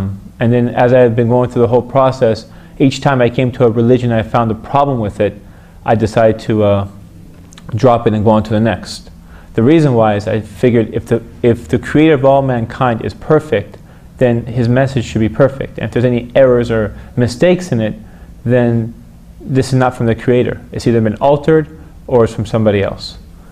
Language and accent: English; Iran; English is a second language; Many people think just because … I'm from Iran, you must be Shiite and you must be Muslim and you must be this. And that wasn't the reality whatsoever. I grew up in a very, very, very extremely secular family.